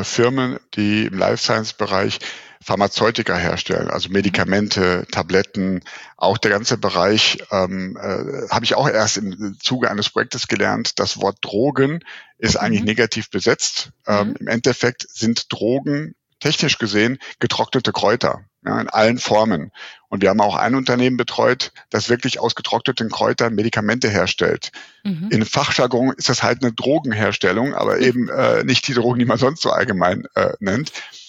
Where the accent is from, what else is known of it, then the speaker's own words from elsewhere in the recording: Rhineland, Germany; so kam ich eben wieder zurück in meine alte Heimat hier ins Rheinland, wo ich jetzt in Köln beschäftigt bin, seit 2010